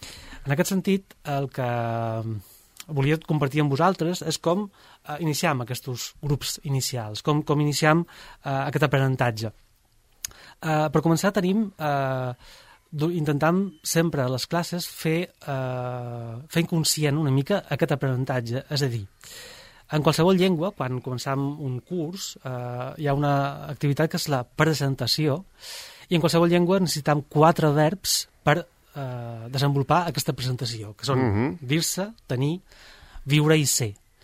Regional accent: Ibiza, Balearic Islands, Spain; tinc 46 anys, som d'Eivissa, en el meu cas.

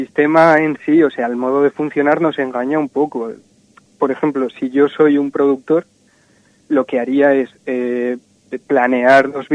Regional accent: Navarre, Spain; no sé si lo voy a decir bien porque soy de Navarra

